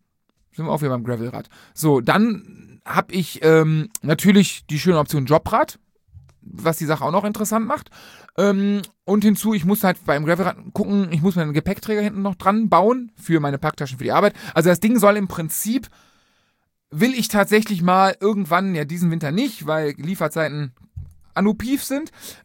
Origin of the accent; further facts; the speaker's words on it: Rhineland, Germany; Ich komme aus dem Rheinland direkt.